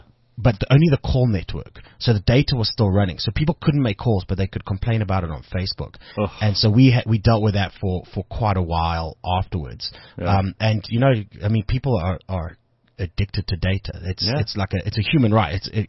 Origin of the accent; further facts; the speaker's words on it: Boksburg, Gauteng, South Africa; Listen, I'm from Boxburg, eh?